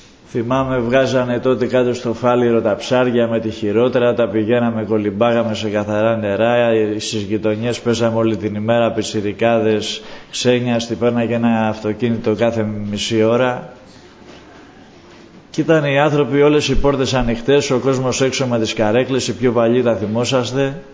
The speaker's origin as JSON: {"language": "Greek", "town": "Piraeus", "region": "Attica", "country": "Greece", "tie": "born or raised there", "also_born_or_lived": "Athens", "said": "γεννηθής το 65 στην Αθήνα, μεγάλωσα στον Πειραιά, στην Καστέλα, στο σπίτι του παππού μου."}